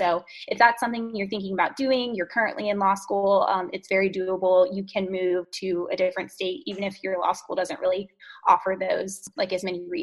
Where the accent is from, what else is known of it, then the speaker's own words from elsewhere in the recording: North Carolina, United States; I'm from North Carolina. Here my whole life and then really wanted to be in DC for law school, which was awesome.